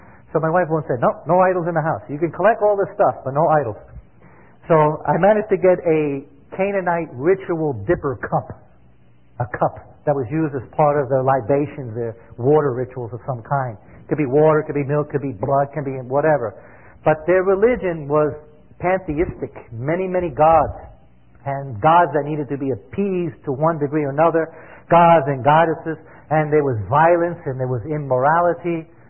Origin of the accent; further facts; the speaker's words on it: New York City, New York, United States; I'm from New York City, so I had to learn all this stuff. I didn't know all about this gardening stuff.